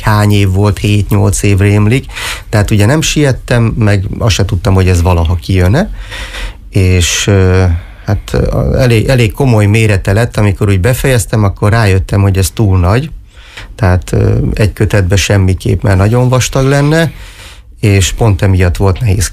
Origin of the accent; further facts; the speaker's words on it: Miskolc, Borsod-Abaúj-Zemplén, Hungary; aztán ugye a Diósgyőri vár közelében nőttem fel, a Kuruc utcán laktunk, hogy gyakorlatilag nem volt olyan nap, hogy ne csatangoltunk volna a vár környékén.